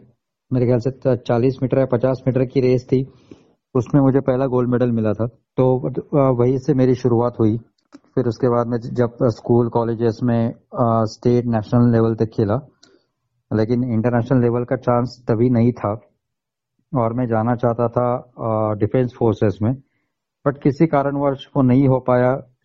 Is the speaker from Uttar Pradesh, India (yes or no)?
no; Pune, Maharashtra, India; मेरे पिता वेल्डर थे थर्मैक्स कंपनी में, इसके कारण मेरा born and brought up to Pune हुआ। मेरी सारी स्कूलिंग जो है या एजुकेशन जो है वो सारा का सारा पुणे में हुआ था। एंड 41 इयर्स मैंने पुणे में मेरा रहना हुआ है।